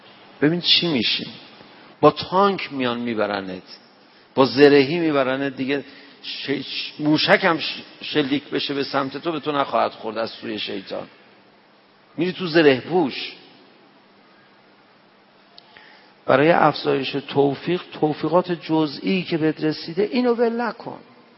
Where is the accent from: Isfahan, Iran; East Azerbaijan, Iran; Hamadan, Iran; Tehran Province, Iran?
Tehran Province, Iran; Tehran; من که مثلا بچه تهرانم